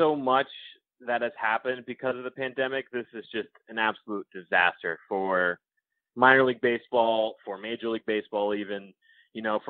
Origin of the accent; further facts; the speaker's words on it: Connecticut, United States; when I was a kid growing up in Connecticut, I went to Britain Rockcat.